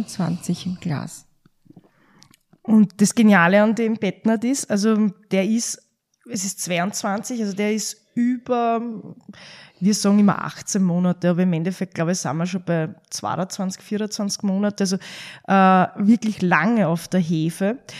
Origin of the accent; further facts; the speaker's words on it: Austria; Bei uns in Österreich